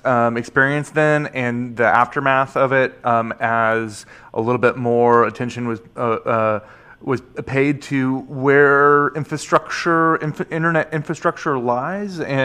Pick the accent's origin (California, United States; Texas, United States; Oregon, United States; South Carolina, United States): Oregon, United States; Portland; which is just outside my hometown of Portland, Oregon